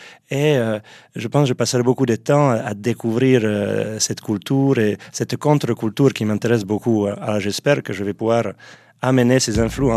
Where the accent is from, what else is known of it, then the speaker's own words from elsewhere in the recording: Neuchâtel, Switzerland; born there; la ville de Neuchâtel, qui est ma ville natale, et la ville qui ressort mon cœur. Corcelles-Corbondrèche, qui est ma commune d'origine d'ailleurs.